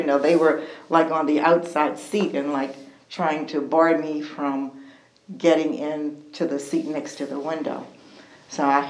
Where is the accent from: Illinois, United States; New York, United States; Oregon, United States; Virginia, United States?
Virginia, United States; born there; I was born here in Louisa County. I actually live in Mineral now. I've been in Mineral back home for about 17 years.